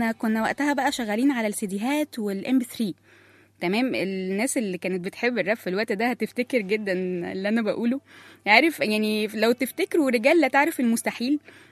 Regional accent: Egypt; بس السؤال هنا, ازاي نقدر كمصريين نعمل نفس النوع من التركات دي؟

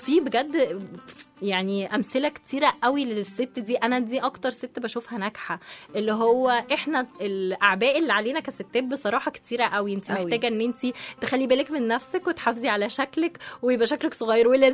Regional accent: Egypt; احنا كمصريين احنا وي نيد ذس

